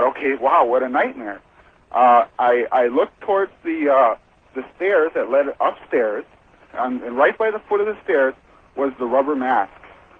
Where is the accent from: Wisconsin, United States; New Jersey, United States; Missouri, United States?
Wisconsin, United States; Green Bay; now in New Haven, United States; I'm calling you from New Haven, Connecticut. … from out of Green Bay, Wisconsin.